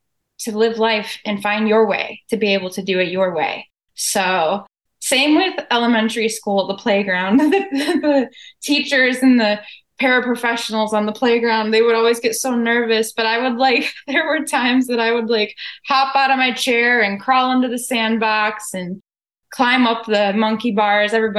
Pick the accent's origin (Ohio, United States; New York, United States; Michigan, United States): Michigan, United States; because I grew up in Michigan, my roots are in Michigan, but I outgrew Michigan and this is my new home here.